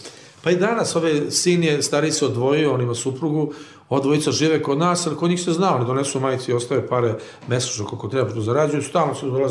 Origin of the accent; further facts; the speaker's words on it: Montenegro; A ja sam Crnogorac, ili tačnije da se odmah odredim Srbin iz Crne Gore